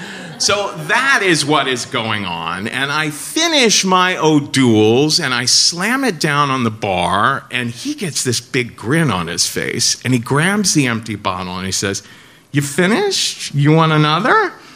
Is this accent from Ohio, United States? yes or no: yes; Cincinnati, Ohio, United States